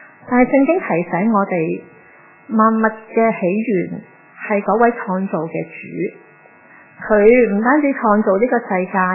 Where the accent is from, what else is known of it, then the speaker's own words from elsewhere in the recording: China; 我就想用我们中国人很喜欢的表达方式去引入这个的主题